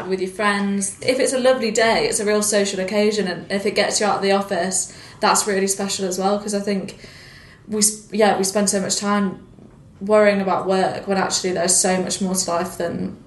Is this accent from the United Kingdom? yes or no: yes; York, Yorkshire and the Humber, United Kingdom; I'm from York.